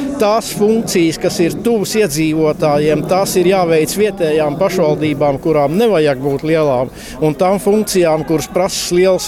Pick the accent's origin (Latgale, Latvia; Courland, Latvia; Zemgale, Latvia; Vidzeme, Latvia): Vidzeme, Latvia; Naukšēni; Es esmu no Naukšēna novada.